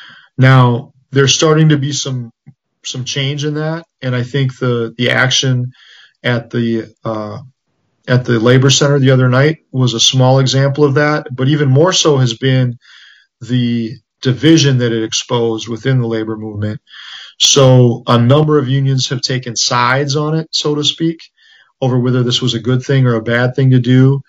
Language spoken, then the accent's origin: English; United States; I think that growing up in the United States, we're so used to the police being sort of this thing that is pushed down our throats